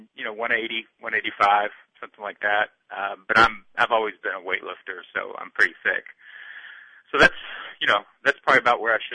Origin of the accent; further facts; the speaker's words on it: Louisville, Kentucky, United States; Yeah, I'm from the south end of Louisville. I'm from Redneckville.